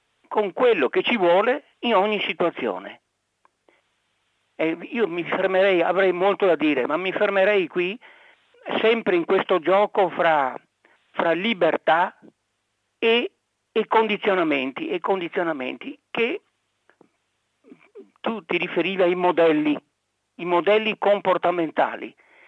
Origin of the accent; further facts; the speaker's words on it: Pontelongo, Veneto, Italy; Io sono nato nel Veneto, sono nato a Pontelongo, in provincia di Padova.